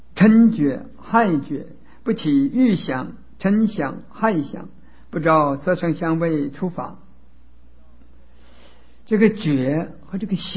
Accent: China; 我们中国人的老祖先皇帝

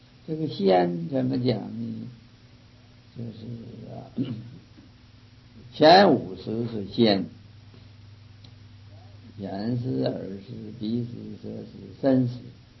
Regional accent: China; 你像就是我们中国人没有学过英文的

